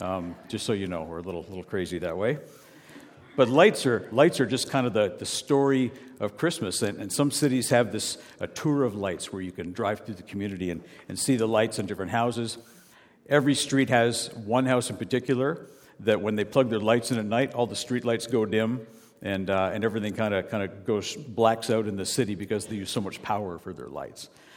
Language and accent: English; Canada; because we're Canadian, so we apologize.